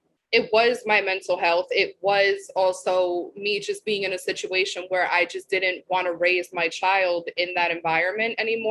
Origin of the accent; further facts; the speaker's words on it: Bronx, New York, United States; Like I'm from the Bronx. Like I was in my building.